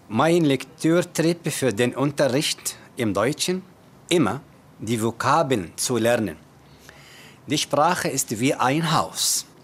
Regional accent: Cairo, Cairo Governorate, Egypt; German is a second language; Ich komme aus Ägypten. Genauer gesagt aus Kairo, der Hauptstadt von Ägypten.

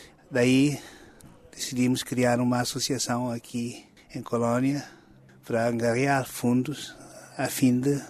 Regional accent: Guinea-Bissau; Eu, como guineense, é a minha expectativa.

